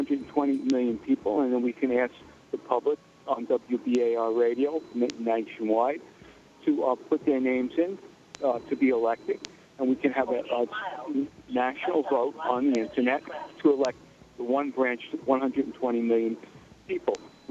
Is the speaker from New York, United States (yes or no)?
yes; Staten Island, New York, United States; I'm from Staten Island.